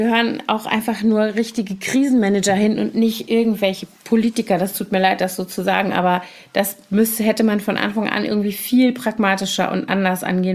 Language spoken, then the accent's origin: German; Koblenz, Rhineland-Palatinate, Germany; da gab es in meiner Heimatstadt Koblenz wohl so einen mittleren Skandal